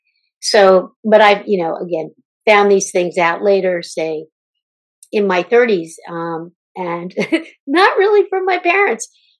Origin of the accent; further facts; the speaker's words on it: Philadelphia, Pennsylvania, United States; I grew up in South Philly. I grew up in a super Italian neighborhood with parents who were very, very proud of their Italian heritage.